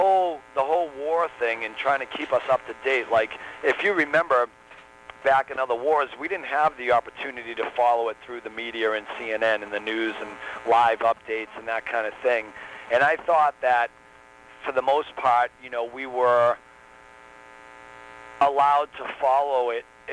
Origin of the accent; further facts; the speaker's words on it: United States; And, hey, you know, I'm an American boy, so I'm proud of it.